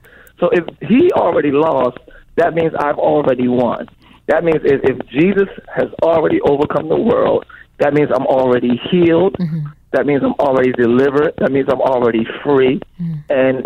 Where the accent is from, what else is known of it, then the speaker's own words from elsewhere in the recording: New Jersey, United States; I'm from New Jersey. I'm sick of the cold. I'm sick of the snow.